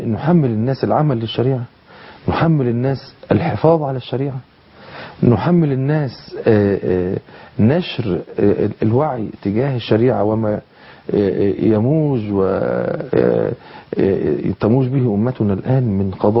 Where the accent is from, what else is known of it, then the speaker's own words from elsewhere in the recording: Egypt; إحنا كمصريين